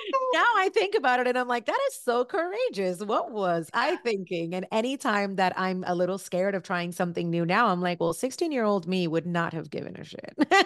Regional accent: Cuba; now in United States; I was born in Cuba and my dance studio in Cuba would do competitions internationally. And so, you know, fast forward many, many years, I come to the United States.

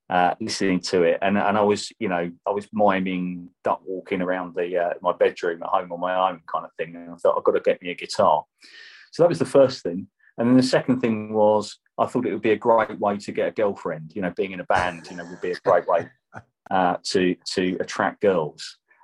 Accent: Medway, South East England, United Kingdom; Yeah, so myself and Neil, we grew up in the Medway towns. The Medway towns is it's like a number of towns that kind of come together around the River Medway.

